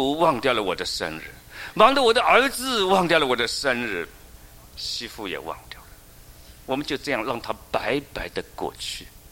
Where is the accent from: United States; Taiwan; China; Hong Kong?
United States; 我们美国人很喜欢讲时间就是金钱